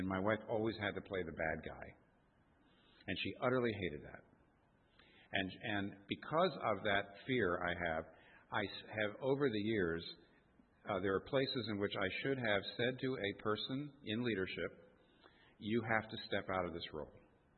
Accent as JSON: {"language": "English", "country": "United States", "said": "and even though I'm an American, and, you know, Americans just love to air out their dirty laundry in public"}